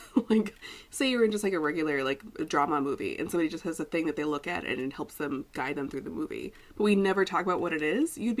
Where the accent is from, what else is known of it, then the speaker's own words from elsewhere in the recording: Midwest, United States; You're not from the Midwest. You don't know. Like, I'm from the Midwest. I wouldn't trust ice.